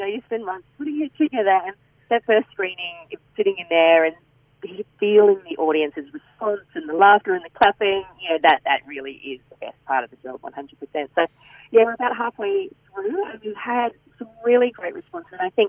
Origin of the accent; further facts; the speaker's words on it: Queensland, Australia; I grew up in North Queensland, and so for me it's all about the reef and diving and freediving and coral.